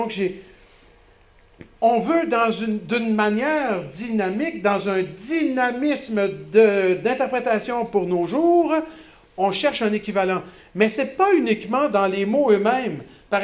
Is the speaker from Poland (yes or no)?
no; Quebec, Canada; quand je prêche, chez nous au Québec, par exemple